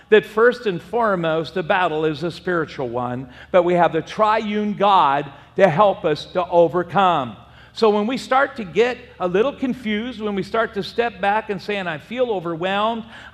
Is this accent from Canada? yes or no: no; California, United States; they felt I was a surfer from California, so they sent me to Barstow because I love sand so much.